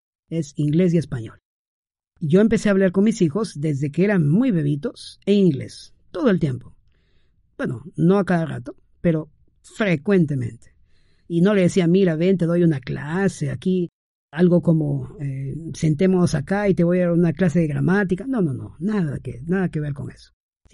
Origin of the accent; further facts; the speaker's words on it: Peru; Mi esposa y yo somos de aquí, peruanos, y hemos hecho el mejor esfuerzo